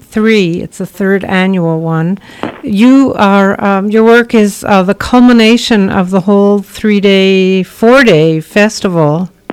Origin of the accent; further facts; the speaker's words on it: Montreal, Quebec, Canada; Canadian, yeah.